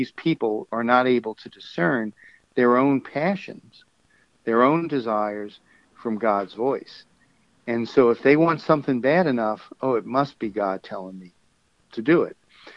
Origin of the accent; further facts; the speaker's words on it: New Orleans, Louisiana, United States; Born and raised in New Orleans, never did like it.